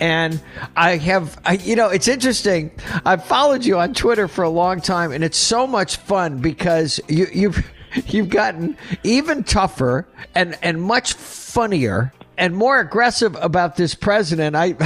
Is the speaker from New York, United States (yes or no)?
yes; New York, United States; And I'm a New Yorker, and I watched the whole show from Rudy Giuliani.